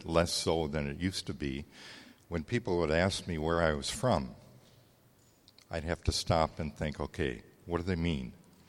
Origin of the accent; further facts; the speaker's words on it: Japan; I grew up in Japan. My parents were missionaries.